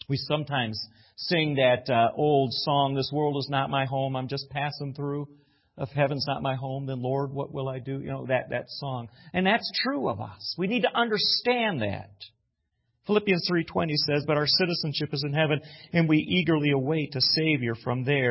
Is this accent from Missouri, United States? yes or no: no; Watertown, New York, United States; born there; On my birth certificate at home, it shows that I was born on April 10th, 1958, in Watertown, New York